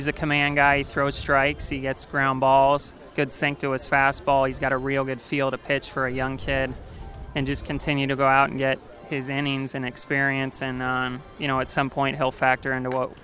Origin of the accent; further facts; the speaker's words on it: California, United States; I definitely consider myself fortunate being a local kid growing up in the East Bay. I went to Santa Clara. So went to school in the Bay Area